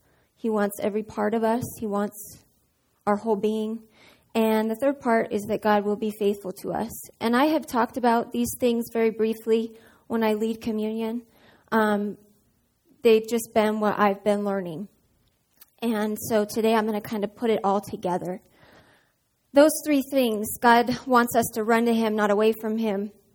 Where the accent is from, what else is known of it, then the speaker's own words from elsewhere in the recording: Reno, Nevada, United States; I was born and raised in Reno. My dad is a pastor and my mom's a school teacher.